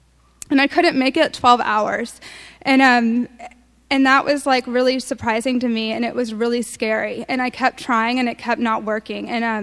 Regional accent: Kentucky, United States; moved away as an adult; also born or lived in Vermont; And so I went to Vermont, and I'm from Kentucky. And and so, like, nobody in Kentucky even knows that Vermont's a state.

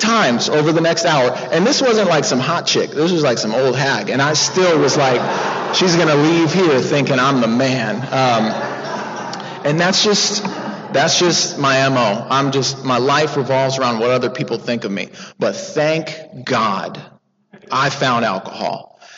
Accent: Seattle, Washington, United States; So the important part, me, I grew up in Seattle, and I love drinking.

